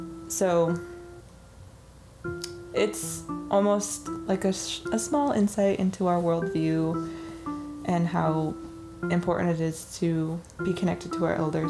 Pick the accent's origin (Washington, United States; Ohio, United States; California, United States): Washington, United States; we're saltwater salmon people and we come from the San Juan Islands, and our elders and our ancestors lived out there.